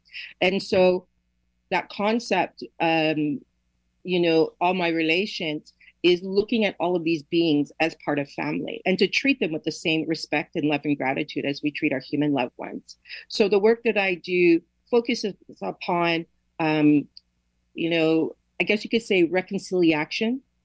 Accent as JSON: {"language": "English", "town": "Toronto", "region": "Ontario", "country": "Canada", "tie": "born or raised there", "also_born_or_lived": "Nova Scotia"}